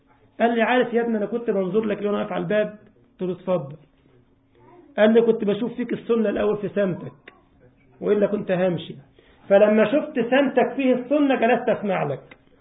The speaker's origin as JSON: {"language": "Arabic", "country": "Egypt", "said": "كان عندي خطبة جمعة في مسجد في مدينة اسمها دار السلام عندنا في مصر"}